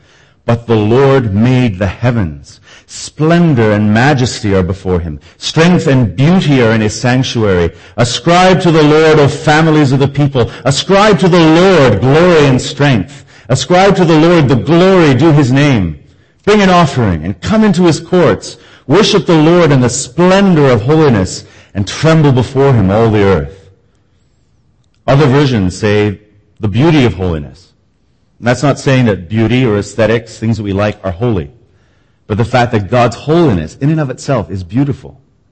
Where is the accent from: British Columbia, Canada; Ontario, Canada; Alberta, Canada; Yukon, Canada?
British Columbia, Canada; Victoria; For me, it's the smell of the sea when I get off the ferry from Vancouver to Victoria, my hometown.